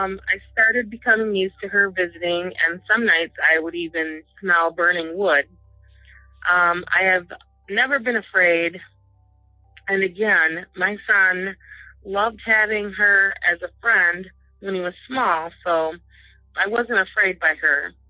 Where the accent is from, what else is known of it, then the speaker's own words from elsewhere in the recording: Michigan, United States; I am from Michigan.